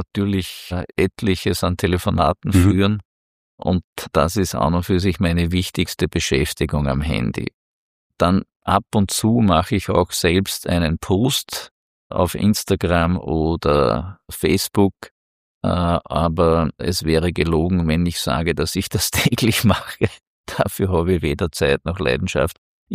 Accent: Upper Austria, Austria; Ich bin im Mühlviertel aufgewachsen, Granitland.

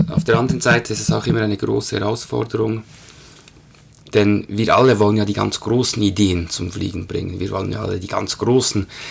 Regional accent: Bern, Switzerland; einmal ein waschechter Berner Geo, wie man das so schön sagt. Aufgewachsen in Bern, lebe mit meiner Familie da, bin in den 40er drin

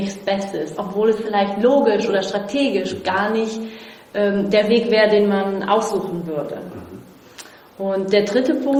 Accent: Brazil; German is a second language; now in Germany; Ja, ich bin Brasilianerin.

